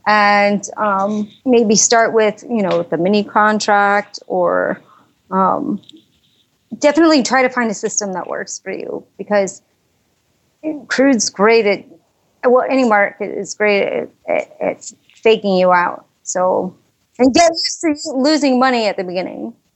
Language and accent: English; Chicago, Illinois, United States; Because I was from Chicago, so that's why.